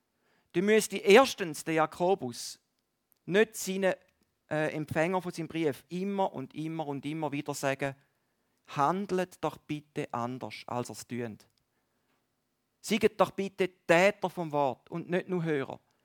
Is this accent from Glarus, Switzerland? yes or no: no; Valais, Switzerland; Aber bei uns im Wallis ist das anders, das ist nicht so.